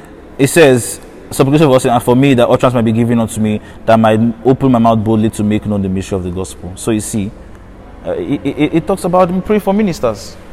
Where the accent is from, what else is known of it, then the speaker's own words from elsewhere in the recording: Nigeria; Some of us like APC, as if I'm speaking as a Nigerian now, better than PDP.